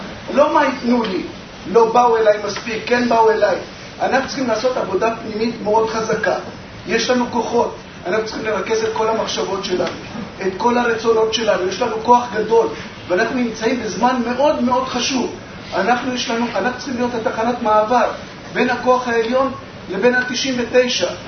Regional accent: Ashkelon, Southern District, Israel; אני מאשקלון.

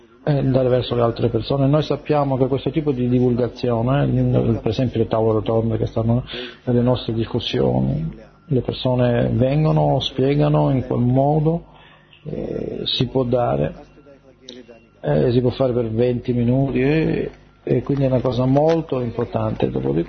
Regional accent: Australia; io vengo dall'Australia, dall'Australia

